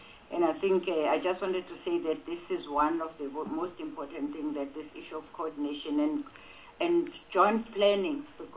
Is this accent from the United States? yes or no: no; Gauteng, South Africa; I come from Gauteng